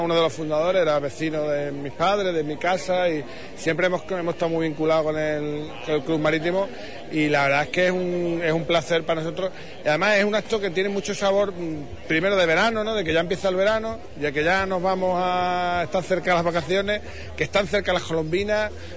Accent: Huelva, Andalusia, Spain; Yo soy de Huelva, he nacido en Huelva

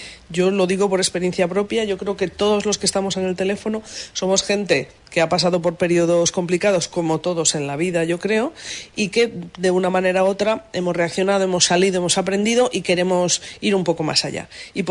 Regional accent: Madrid, Community of Madrid, Spain; now in Huelva, Spain; llevo poco tiempo aquí en Huelva, soy de Madrid

